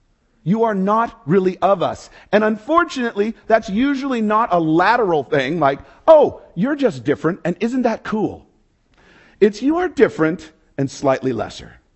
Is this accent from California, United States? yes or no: yes; Los Angeles, California, United States; You know, it's LA. I stopped telling people I was from Los Angeles. I just said, I'm from elsewhere, you know.